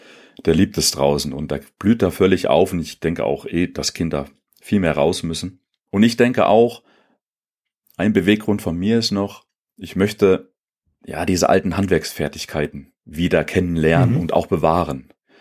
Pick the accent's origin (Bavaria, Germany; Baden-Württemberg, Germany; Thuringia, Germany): Thuringia, Germany; now in Berlin, Germany; wenn ich wieder nach Thüringen zurückkehre in meine Heimat, dann fällt mir sofort auf diese hohen Berge und diese tollen, dichten Wälder.